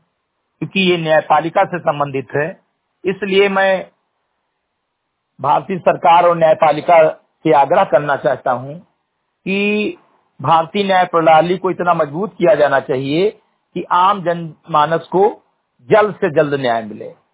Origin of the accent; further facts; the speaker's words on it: Uttar Pradesh, India; ग्राम सभा से मेरी कटाई विकास खंड मेनपुरवा जनपद बहराइच का मूल निवासी हूं